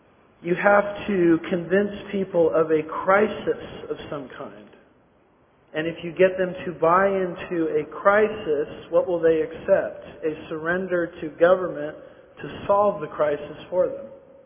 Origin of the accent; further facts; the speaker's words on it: United States; By the way, I grew up in America saying the Pledge of Allegiance.